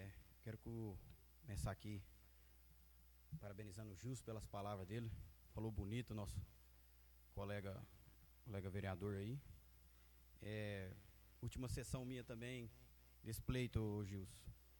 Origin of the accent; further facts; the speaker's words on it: Aporé, Goiás, Brazil; Nascemos aqui em Aporé